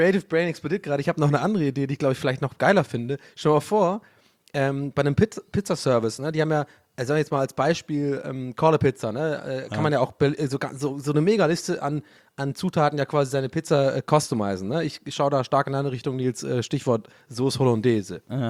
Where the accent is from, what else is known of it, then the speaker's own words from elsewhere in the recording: Ireland; als Ire muss ich sagen